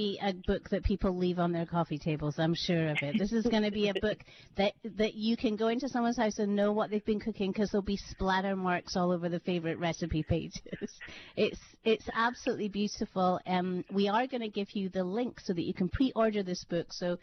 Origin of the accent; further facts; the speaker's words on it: Scotland, United Kingdom; now in Hawaii, United States; ever since I came to Hawaii from Scotland, people have talked about, oh, Hawaii is this big melting pot.